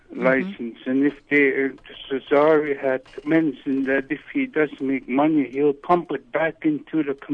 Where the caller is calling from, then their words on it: Alaska, United States; I'm calling from Nafasket.